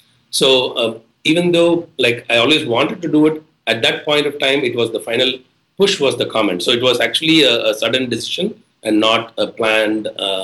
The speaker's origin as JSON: {"language": "English", "country": "India", "also_born_or_lived": "Austin, United States", "said": "I was working in Austin, Texas, and I was moving back to India."}